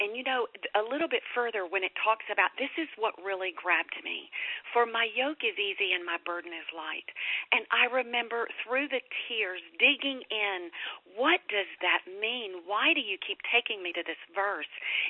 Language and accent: English; Alabama, United States; You know, I grew up in the Bible Belt. As a matter of fact, I'm from North Alabama, and we're considered the buckle of the Bible Belt.